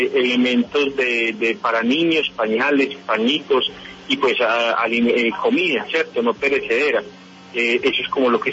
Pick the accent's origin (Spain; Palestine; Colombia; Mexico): Colombia; Pereira, Risaralda; now in Chinchiná, Colombia; Yo soy pereirano, pero hice todo mi proceso, vivo hace mucho tiempo en Chinchiná con mi familia, e hice todo mi proceso aquí en la diócesis de Manizales, soy sacerdote hace 11 años.